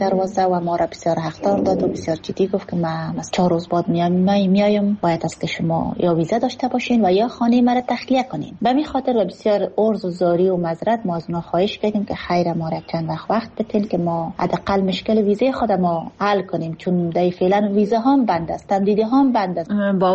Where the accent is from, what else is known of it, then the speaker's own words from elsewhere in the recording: Afghanistan; من افغان هستم